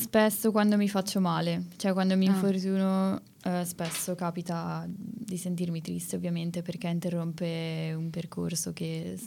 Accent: Milan, Lombardy, Italy

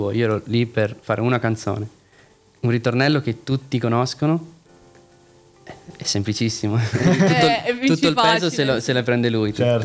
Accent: Veneto, Italy; Poi io sono veneto, quindi l'Arena di Verona ha ancora più significato

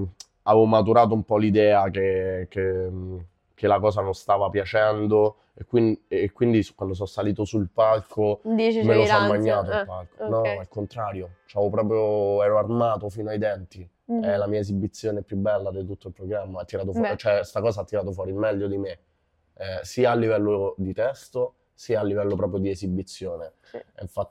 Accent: Rome, Lazio, Italy; essendo nato e cresciuto a Roma, tra l'altro Centocelle

